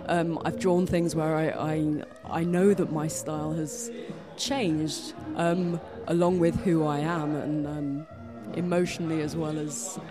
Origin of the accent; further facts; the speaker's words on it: London, United Kingdom; So I grew up in London